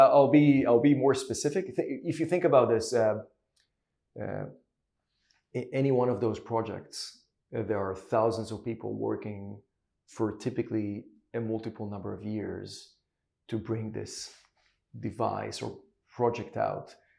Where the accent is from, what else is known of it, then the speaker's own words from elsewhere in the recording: Haifa, Haifa District, Israel; moved away; Yeah, so I'm born and raised in Israel, in Haifa, actually. I'm proud Haifa graduate.